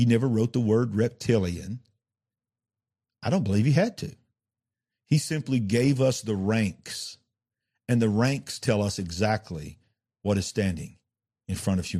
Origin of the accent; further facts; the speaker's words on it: Alabama, United States; I'm from Alabama. I make up my own words on my show.